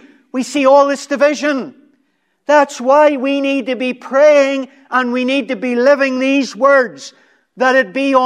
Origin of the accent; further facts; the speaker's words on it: Belfast, Northern Ireland, United Kingdom; I was born in East Belfast, brought up in East Belfast, Protestant home, loyalist, real zealot, unionist when I was younger